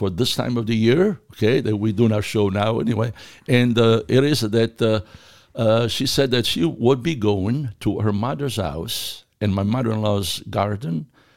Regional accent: Biccari, Apulia, Italy; moved away; Vogliamo dire che siamo pugliesi di origine, certamente. Io certamente emigrato da Biccari, provincia di Foggia

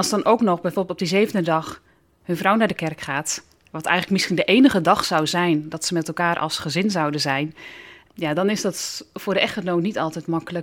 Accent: Netherlands; En daar kunnen wij als Nederlanders zeker wel iets van leren.

